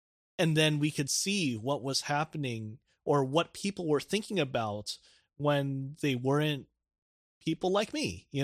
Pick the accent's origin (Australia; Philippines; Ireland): Philippines; or even me who had some experience growing up in the Philippines.